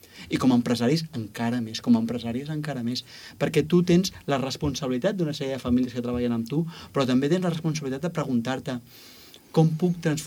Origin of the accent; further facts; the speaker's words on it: Catalonia, Spain; nosaltres com a catalans hauríem de tenir molt clar de quina forma nosaltres podem transformar la nostra societat